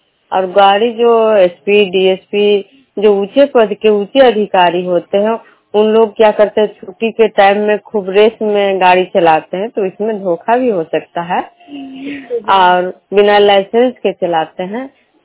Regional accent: Bihar, India

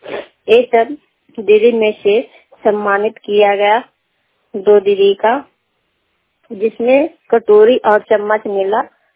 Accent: Bihar, India; थाना नौ जिला नालंदा के रहने वाली हूँ।

